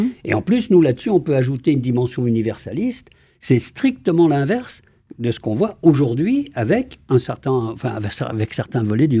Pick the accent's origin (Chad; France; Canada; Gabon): France; Grand Est; nous, en Lorraine. On est Lorrain.